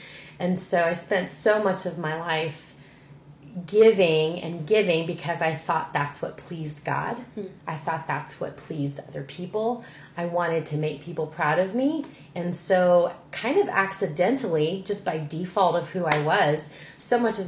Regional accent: Virginia, United States; moved away as an adult; I am originally from Virginia. I moved to Georgia about 5 years ago

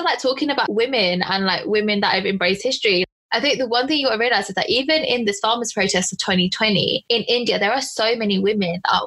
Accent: United Kingdom; Growing up, I understand why we learned about British history. We're from Britain.

